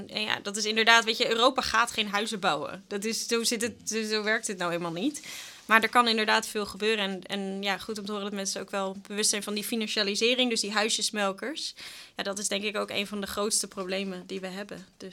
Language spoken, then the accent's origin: Dutch; Zeeland, Netherlands; ik kwam uit Zeeland, dus dat was ook niet te doen om in Zeeland te blijven wonen in Amsterdam te studeren.